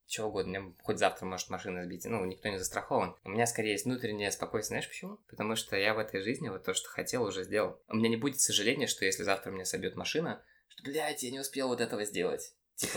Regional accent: Babruysk, Mogilev Region, Belarus; also born or lived in Minsk; Я сам родом из Бобруйска, и как бы я вот видел это становление моей семьи, как мы, знаешь, из маленького города, там отец уехал в Москву на заработки, потом вернулся, мы переехали в Минск

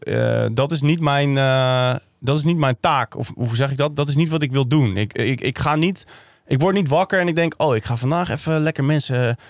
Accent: Baarn, Utrecht, Netherlands; ik kom uit Baarn. Dat was echt letterlijk mijn oude thuis.

